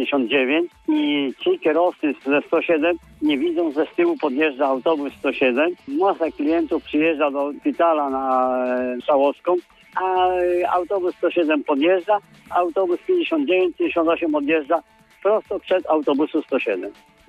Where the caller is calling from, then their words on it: Police, West Pomeranian Voivodeship, Poland